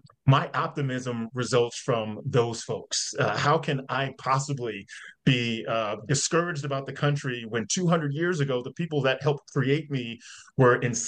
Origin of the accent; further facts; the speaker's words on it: the South, United States; It's pretty much aligned to both my life growing up in the South and Black, as well as my service in the military over a couple of decades.